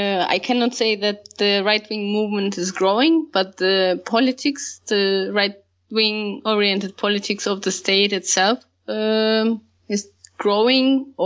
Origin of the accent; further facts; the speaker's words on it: Russia; English is a second language; now in Germany; I'm from Germany, but from Russia.